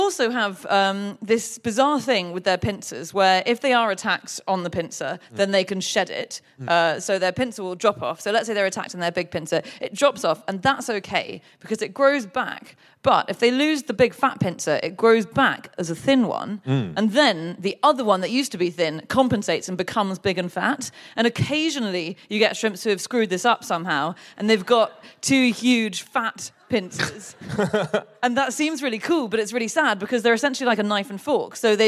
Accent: United Kingdom; I'm British

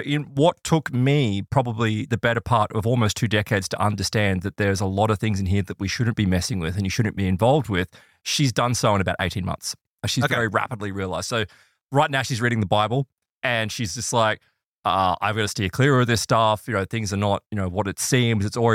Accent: Brisbane, Queensland, Australia; I remember being a kid and here because I grew up in Brisbane

